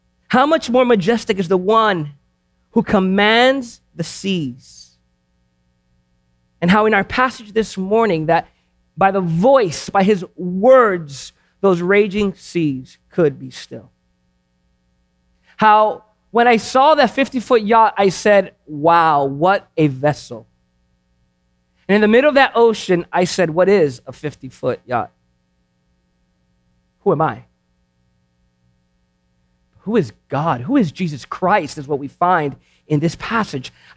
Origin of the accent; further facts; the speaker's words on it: Florida, United States; And out there, because I'm from Florida, the ocean is really just a mile and a half from my church building.